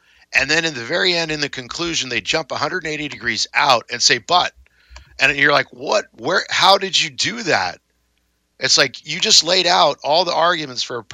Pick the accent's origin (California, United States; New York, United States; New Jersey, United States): California, United States; San Diego; I am from the South, from San Diego, but not the same South.